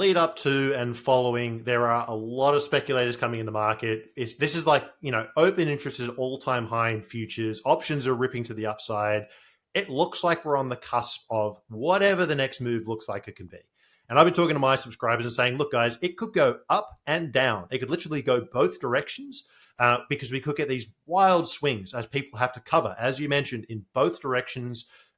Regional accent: Australia; I'm an Australian.

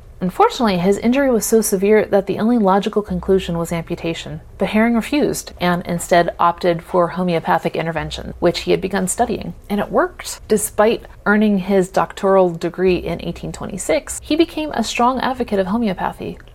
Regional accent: United States; which as an American, all I can say is, yep.

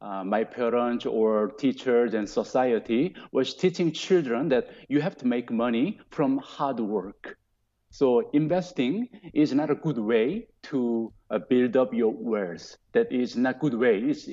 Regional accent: Seoul, South Korea; moved away as an adult; I grew up in Seoul, the capital city of Korea. And I didn't move out of Korea for 20, until I became 26 years old.

